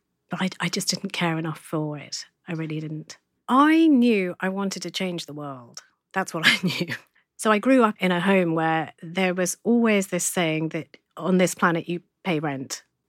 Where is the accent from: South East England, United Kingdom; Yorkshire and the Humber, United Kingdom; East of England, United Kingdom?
East of England, United Kingdom; I was born in Essex. I'm an Essex guy. I was born in London.